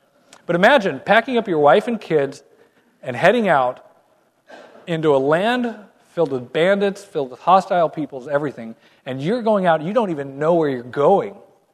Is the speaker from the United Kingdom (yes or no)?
no; Colorado, United States; I'm from the Colorado Mountains.